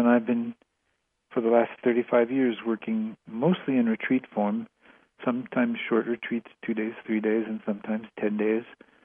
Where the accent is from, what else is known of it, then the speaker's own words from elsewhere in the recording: New York, United States; Well, I grew up near New York, went to medical school in New York, came out and started doing my internship and electives and things like that in California.